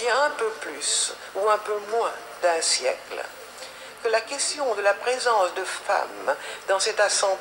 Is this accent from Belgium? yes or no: yes; Brussels, Brussels-Capital Region, Belgium; born there; Je suis née à Bruxelles, un peu par hasard, d'un père français résident de la région lilloise et d'une mère belge